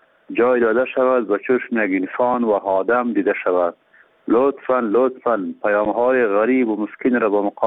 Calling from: Kabul, Afghanistan; از کابل در تماس هستیم.

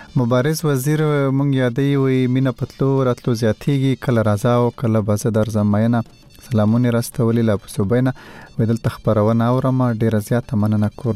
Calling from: Peshawar, Khyber Pakhtunkhwa, Pakistan; زه له پیښور وای درسره یم

